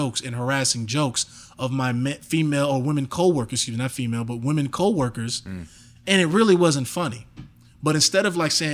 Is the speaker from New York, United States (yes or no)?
no; Chicago, Illinois, United States; also born or lived in Evanston; I moved from Chicago. We were on like 71st in Wabash. We were on 71st in Wabash or 72nd. It's been a while. And plus, I'm not exactly snober. But we went from there to Evanston.